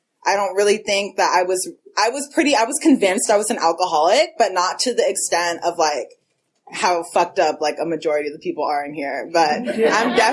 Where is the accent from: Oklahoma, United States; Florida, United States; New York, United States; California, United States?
California, United States; Oakland; And I'm from Oakland. I'm really from the town.